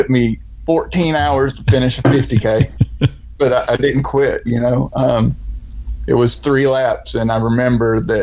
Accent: Murphy, North Carolina, United States; I was raised in North Carolina, graduated school from a small town called Murphy, North Carolina. It's in Western North Carolina.

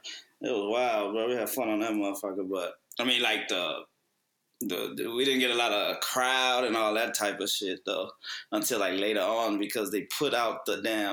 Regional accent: Texas, United States; I was like, bro, I'm from Texas, man. I dig what y'all do.

